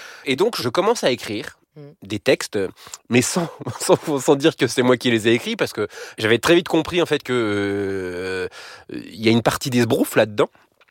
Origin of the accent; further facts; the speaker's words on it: Nancy, Grand Est, France; Et donc, moi, voilà, je suis de Nancy, mais c'est quand même pas tant à l'Est que ça, quoi.